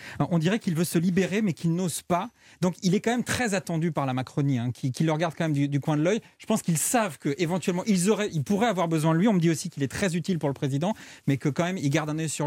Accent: Paris, Île-de-France, France; je suis parisien

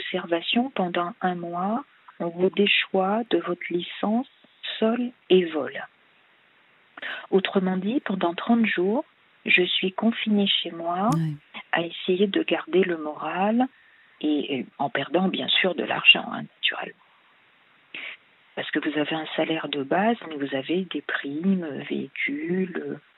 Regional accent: Paris, Île-de-France, France; now in Roissy, France; Alors, en principe, je suis de Paris. Mais maintenant que je suis SDF, je suis dans la région de Roissy.

